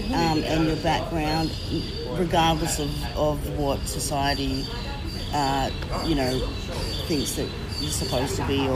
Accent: Newcastle, New South Wales, Australia; now in Cairns, Australia; I am based in Cairns. I grew up in Newcastle, but I live back in Cairns again now. My mob's Cubby Cubby from Southeast Queensland.

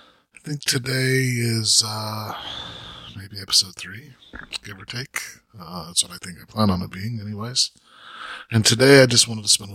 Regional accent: Salt Lake City, Utah, United States; moved away as an adult; now in Nashville, United States; But, growing up in Salt Lake was hard, and so not defending my faith, but fighting against a faith that was not biblical was hard. And so, 16 years ago, I moved to Nashville.

